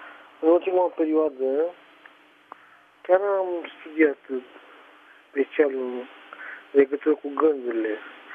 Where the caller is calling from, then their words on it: Bucharest, Romania; din București.